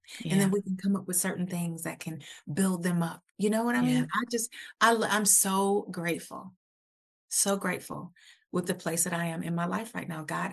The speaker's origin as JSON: {"language": "English", "town": "Milwaukee", "region": "Wisconsin", "country": "United States", "tie": "born or raised there", "said": "next week, I'm going to Milwaukee, which is my hometown."}